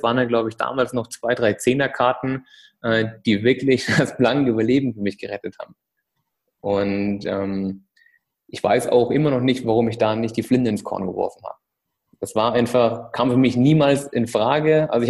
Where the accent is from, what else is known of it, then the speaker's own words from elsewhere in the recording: Bad Kissingen, Bavaria, Germany; in Bad Kissingen, in meiner Heimatstadt